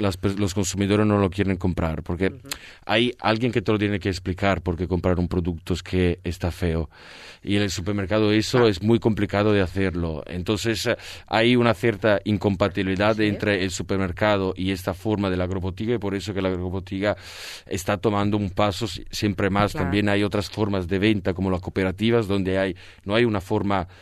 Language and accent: Spanish; Italy; Spanish is a second language; soy italiano y lo digo así